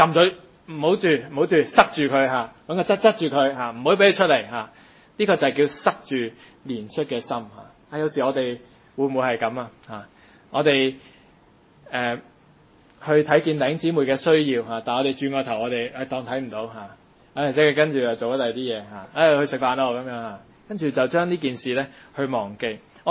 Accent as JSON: {"language": "Cantonese", "country": "Hong Kong", "said": "我哋香港人係咪大隻讲係咪讲就天下无敌"}